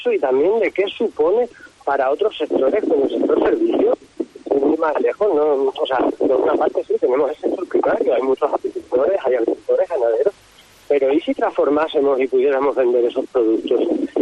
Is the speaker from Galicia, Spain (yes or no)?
no; Cáceres, Extremadura, Spain; Porque los que somos de Cáceres, los que vivimos en la tierra